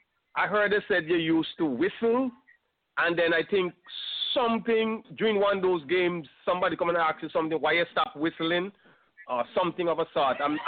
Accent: Antigua & Barbuda; I am from Antigua, and my number one Batman, really honest, is Vivi Richards.

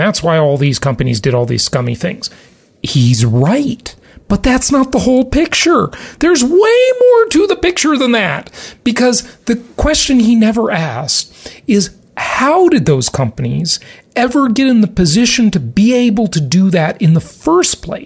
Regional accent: Los Angeles, California, United States; Look, I grew up in Los Angeles, and that's not a place I would want to live.

